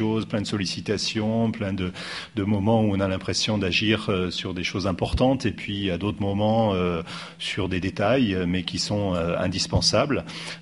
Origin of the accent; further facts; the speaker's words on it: Grenoble, Auvergne-Rhône-Alpes, France; moi j'ai un peu moins de 60 ans, je suis né à Grenoble et j'ai grandi dans cette ville.